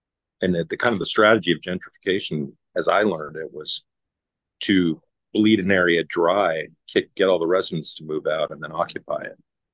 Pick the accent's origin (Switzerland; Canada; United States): Canada; Let me tell you something as a Canadian on that subject.